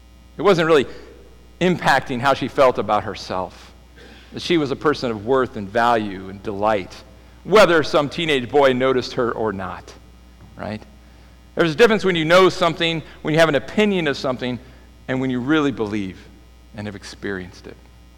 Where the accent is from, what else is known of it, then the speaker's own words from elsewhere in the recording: California, United States; I grew up in California around the Bay Area, and around there, we were San Francisco Giants fans, baseball, right?